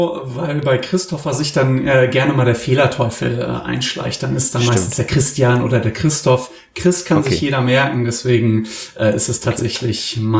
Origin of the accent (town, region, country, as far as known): Germany